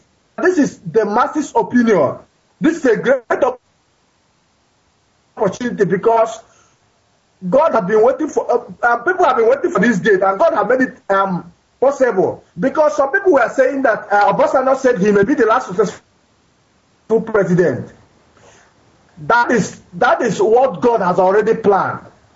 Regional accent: Abia, Nigeria; now in Malaysia; I'm from Abia State.

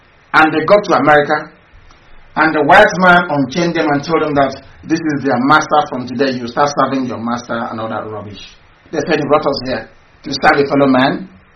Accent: Niger Delta, Nigeria; We are Niger Delta. We are from the South.

